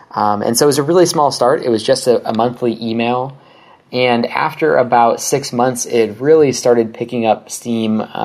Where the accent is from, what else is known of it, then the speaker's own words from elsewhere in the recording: Ohio, United States; So it's funny because I'm from Ohio, and my parents definitely never did anything web related.